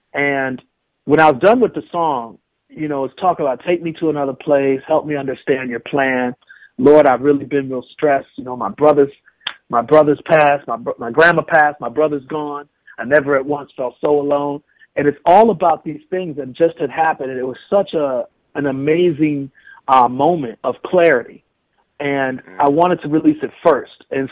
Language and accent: English; Milwaukee, Wisconsin, United States; also born or lived in Tennessee, United States; I was born and raised in Milwaukee and in partly in Tennessee. So I'm not from big cities like New York